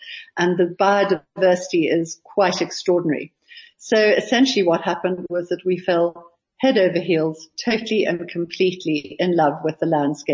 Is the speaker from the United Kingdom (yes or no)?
no; Johannesburg, Gauteng, South Africa; because I grew up in Joburg